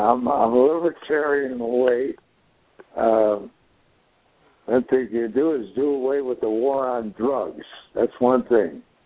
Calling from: Ibbotson, Kansas, United States; from Ibbotson, Kansas.

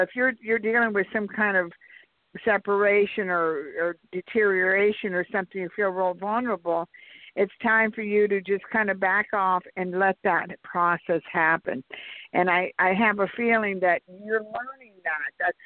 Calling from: Georgia, United States; from Georgia.

